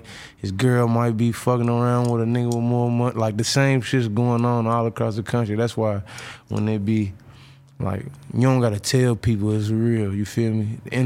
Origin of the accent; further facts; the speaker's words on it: Louisville, Kentucky, United States; I'm from Louisville, Kentucky.